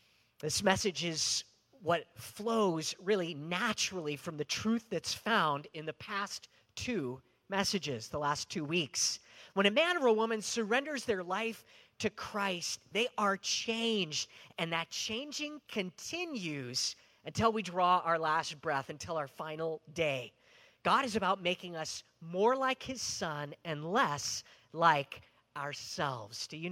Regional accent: Rialto, California, United States; I grew up in Rialto, and where we lived was sort of, it was below where my elementary school was, kind of middle-income neighborhood, but above us, there was a large area of low-income housing

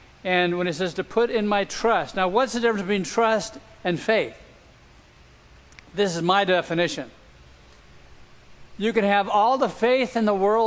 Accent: Los Angeles, California, United States; We grew up in West LA, and from the public school to Redeemer Baptist.

